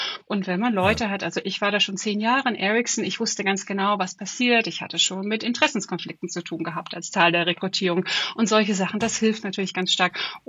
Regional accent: Germany; moved away as an adult; also born or lived in Switzerland / South Africa; Ich bin Deutsche. Habe in Konstanz an der Uni Konstanz studiert, habe Information Engineering studiert, habe dann ganz lange im HR-Bereich gearbeitet in der Schweiz, bin dann 2012 nach Südafrika

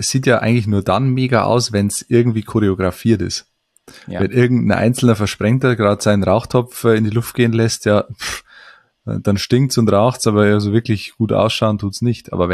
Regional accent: Fichtach, Bavaria, Germany; gastiert jetzt dann wieder im Bayerischen Wald, in meiner Heimat, in Fichtach.

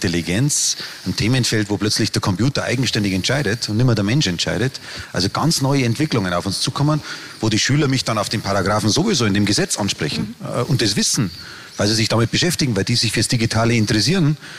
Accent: Bavaria, Germany; Ich komme aus Niederbayern, das wissen Sie.

